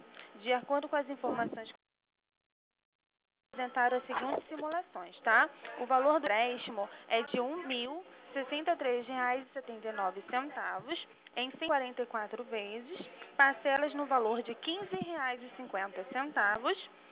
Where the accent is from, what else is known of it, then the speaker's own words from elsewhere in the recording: Campo Grande, Mato Grosso do Sul, Brazil; sou de Campo Grande